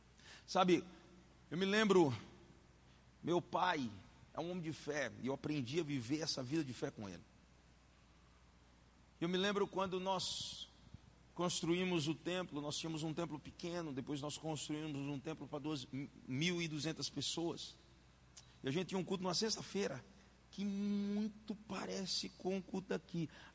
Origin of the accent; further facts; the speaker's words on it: Northeast Region, Brazil; A gente é nordestino e gosta de acordeon.